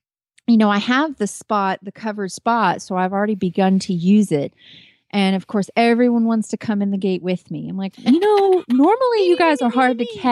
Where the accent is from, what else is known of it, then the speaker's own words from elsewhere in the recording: Kemp, Texas, United States; from Kemp, Texas